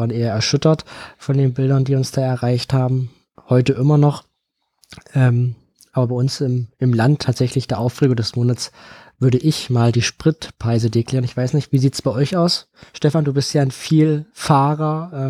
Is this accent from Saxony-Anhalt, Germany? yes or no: yes; Halle, Saxony-Anhalt, Germany; Das habe ich gewusst, ich komme aus Halle.